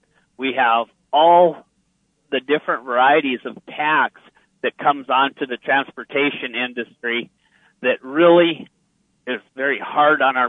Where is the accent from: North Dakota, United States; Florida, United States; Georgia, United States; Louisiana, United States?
North Dakota, United States; I'm from North Dakota, and I'm listening to your program talking about Trump.